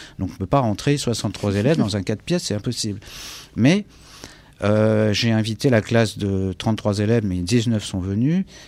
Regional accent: France; d'oublier que je suis français avec une certaine éthique

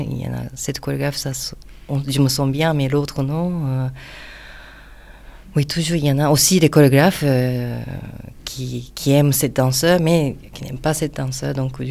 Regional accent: Osaka, Japan; French is a second language; Bon, moi, je viens d'Osaka.

